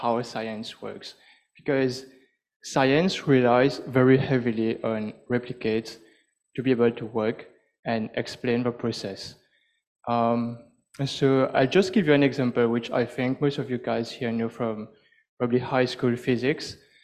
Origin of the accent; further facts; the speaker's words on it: Mauritius; I'm from Mauritius.